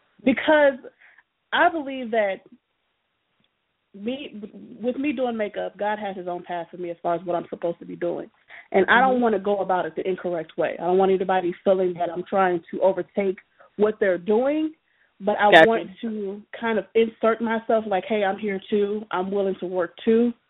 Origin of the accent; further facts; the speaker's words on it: Illinois, United States; I'm from Chicago. Well, I'm from a small city outside of Chicago.